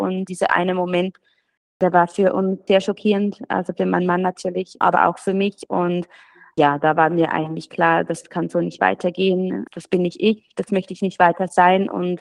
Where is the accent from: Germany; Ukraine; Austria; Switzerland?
Switzerland; ich bin aus der Schweiz, ich habe ein Baby und einen Ehemann